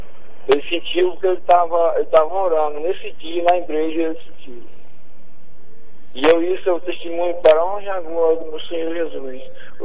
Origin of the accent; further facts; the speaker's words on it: São Gonçalo do Amarante, Brazil; Eu sou de São Gonçalo Amarante.